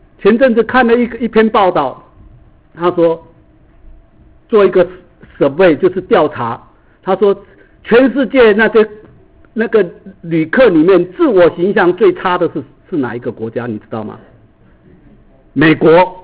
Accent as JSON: {"language": "Chinese", "country": "Taiwan", "lives_now": "United States", "said": "他知道我是从台湾来的"}